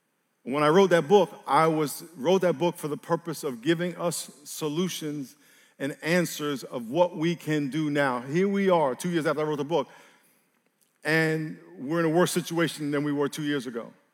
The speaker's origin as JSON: {"language": "English", "region": "New York", "country": "United States", "tie": "born or raised there", "said": "A little background. I grew up in New York."}